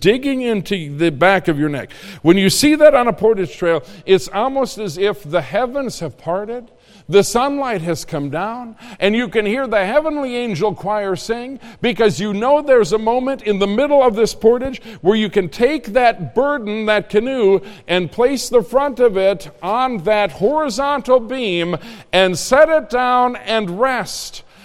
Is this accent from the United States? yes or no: yes; Minnesota, United States; So I grew up in Minnesota where all teenagers know how to swim. Not true of Indiana.